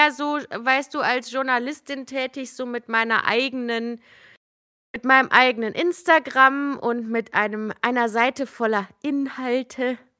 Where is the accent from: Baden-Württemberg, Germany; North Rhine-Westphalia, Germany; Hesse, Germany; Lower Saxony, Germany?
North Rhine-Westphalia, Germany; Düsseldorf; Dann sagen wir Düsseldorf, weil das ja nun mal meine Heimatstadt ist.